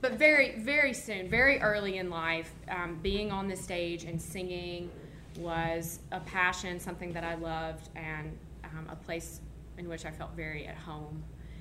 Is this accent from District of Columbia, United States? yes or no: no; Hattiesburg, Mississippi, United States; particularly when my family made a move from the small town or small city of Hattiesburg, Mississippi. I grew up in Hattiesburg, to the outerlying rural area, to a really small little place.